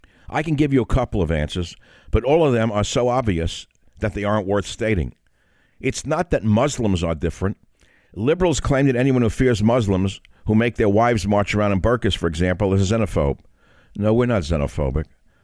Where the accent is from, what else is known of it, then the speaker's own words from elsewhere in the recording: New York City, New York, United States; Now look, I grew up in a melting pot. I grew up in New York City. I'm an immigrant son. We were a minority family, so naturally I grew up around minorities.